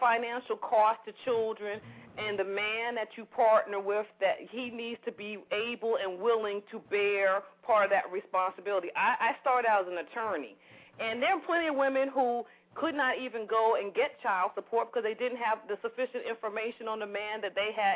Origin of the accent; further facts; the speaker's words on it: New York, United States; You're in Philadelphia. I'm from New York.